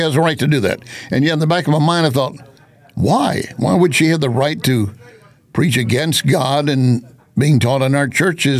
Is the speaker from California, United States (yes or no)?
no; Texas, United States; it reminded me of something I grew up with in Texas.